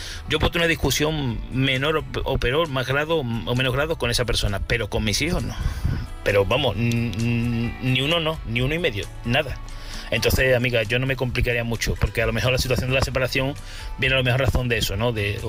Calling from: Seville, Andalusia, Spain; De aquí desde Sevilla, ¿vale?

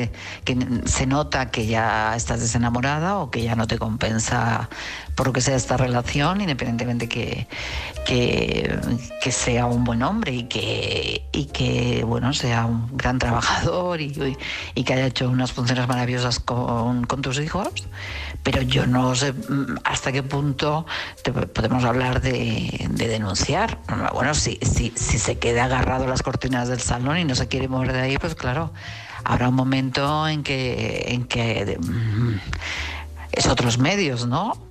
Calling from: Madrid, Community of Madrid, Spain; de Madrid.

